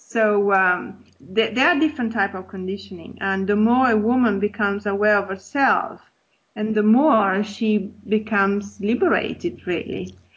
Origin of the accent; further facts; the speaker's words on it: Italy; English is a second language; I grew up in Europe, so in Italy, so let's call the Western world.